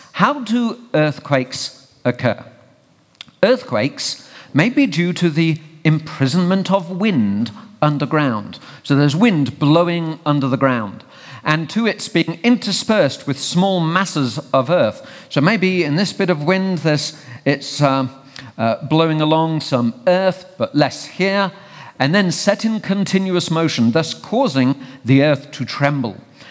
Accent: England, United Kingdom; Yeah, I'm from England. We go crazy when there's snow, even this much, the whole country stops, right?

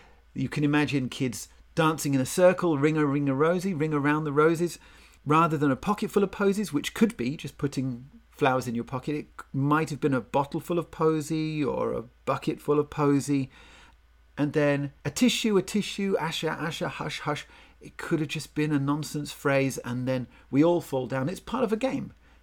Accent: United Kingdom; And growing up in Britain, I learned the ring a ring of roses, a pocket full of posies, a tissue, we all fall down.

